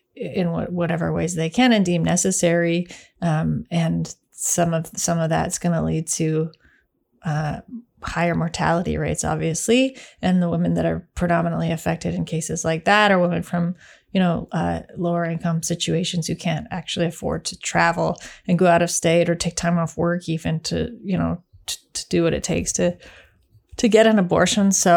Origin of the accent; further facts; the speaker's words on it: Canada; Obviously, we're Canadian